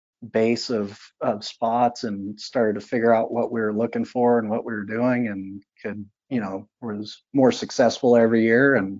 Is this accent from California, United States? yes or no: yes; California, United States; I was born and raised in the San Joaquin Valley of California, basically dead center of the state. If you've ever eaten an almond, it probably came from, you know, within 30 miles of where I was raised.